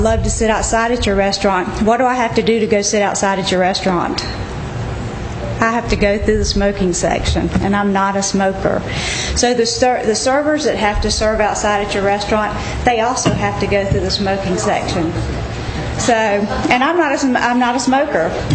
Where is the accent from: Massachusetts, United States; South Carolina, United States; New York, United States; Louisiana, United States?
South Carolina, United States; North Augusta; And I'm from North Augusta, and I believe North Augusta can do it too.